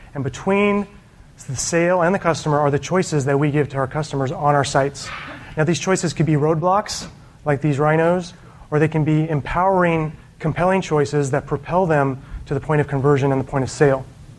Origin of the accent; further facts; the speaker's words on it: Austin, Texas, United States; I'm from Austin. Who else is from Austin?